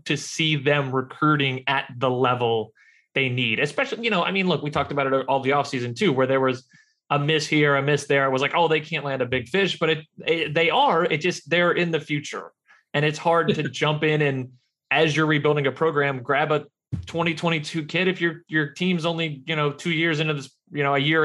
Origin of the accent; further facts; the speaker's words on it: Louisiana, United States; I grew up in Louisiana, was an LSU guy.